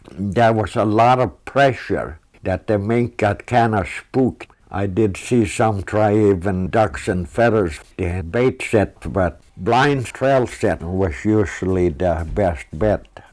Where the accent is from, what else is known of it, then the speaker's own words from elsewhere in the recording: Norway; now in United States; I was born in Norway and grew up on a little farm there. My early years was during the Second World War